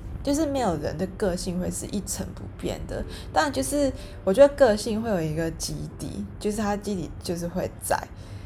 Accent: Singapore; 我是一个 city girl， 对，我就是土生土长的在新加坡长大的一个女生。然后对我来说，城市会是我一个比较舒服的地方。

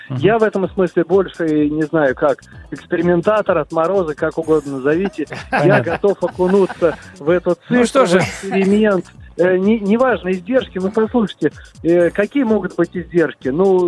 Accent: Moscow, Russia; Видите, мы с вами, москвичи, дрессированные.

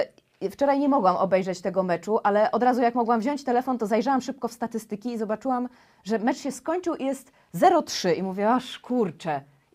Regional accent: Warsaw, Masovian Voivodeship, Poland; z Warszawy, więc ja nie mam innej opcji, aniżeli kibicować no, Legii Warszawa.

